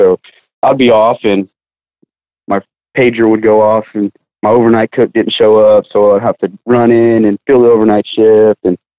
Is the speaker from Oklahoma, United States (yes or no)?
no; Pearland, Texas, United States; I'm from Pearland, Texas. Grew up out here all the way from elementary through high school. Went to school at Pearland High